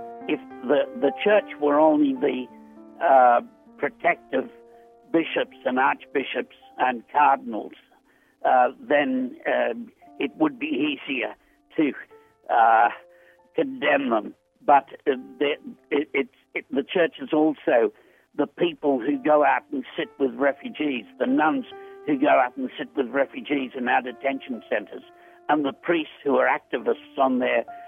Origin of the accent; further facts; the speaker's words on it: Australia; I'm a writer from Australia. I've written about 50 books and am of a great age, 81 years.